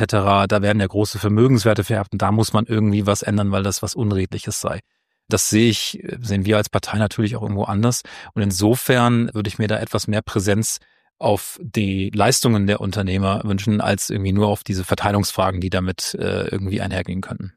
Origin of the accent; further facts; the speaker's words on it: North Rhine-Westphalia, Germany; Also ich bin vom Lebenslauf her in NRW aufgewachsen, habe dann in Köln, in Maastricht studiert, in Gießen dann promoviert, in Frankfurt dann habilitiert.